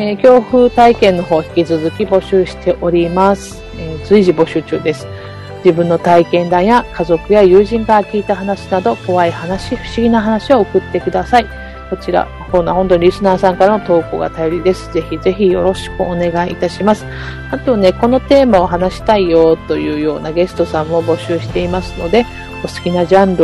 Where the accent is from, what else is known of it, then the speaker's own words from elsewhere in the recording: Okinawa, Japan; 地元沖縄の話題をもっともっと取り入れていけたらな